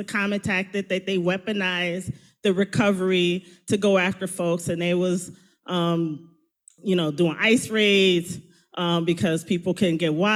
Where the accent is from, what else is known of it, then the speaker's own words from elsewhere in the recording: Flint, Michigan, United States; So I'm from Flint, Michigan, which is the birthplace of a lot of things, the birthplace of struggle.